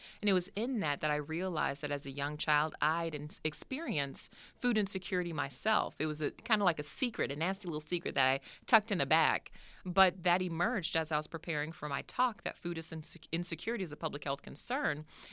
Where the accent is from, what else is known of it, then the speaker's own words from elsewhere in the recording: Houston, Texas, United States; also born or lived in New Orleans; now in Oshkosh, United States; So I'm originally a transplant to Wisconsin. I'm from Houston, Texas, by way of New Orleans. And as a result of Hurricane Katrina that hit in 2005, I was displaced to Oshkosh, Wisconsin, out of all places.